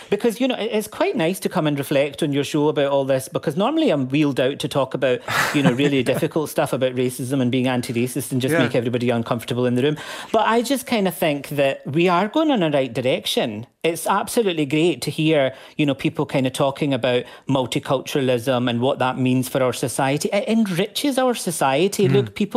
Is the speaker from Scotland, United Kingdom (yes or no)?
yes; Glasgow, Scotland, United Kingdom; what it was like for me growing up in Glasgow.